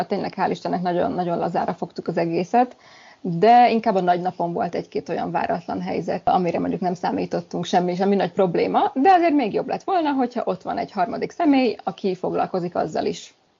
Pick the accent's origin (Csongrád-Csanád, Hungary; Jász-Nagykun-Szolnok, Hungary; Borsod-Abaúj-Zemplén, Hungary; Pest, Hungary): Csongrád-Csanád, Hungary; Szeged; Szegedi vagyok, Szegeden összehívtuk a családot egy kis úszóházon a Tiszán